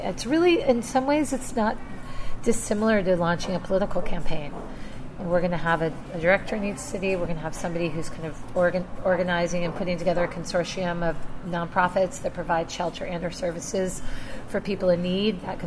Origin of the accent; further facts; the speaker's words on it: Louisiana, United States; I mean, I'm from Louisiana, but I didn't really integrate that kind of Zydeco, New Orleans, Dixie vibe.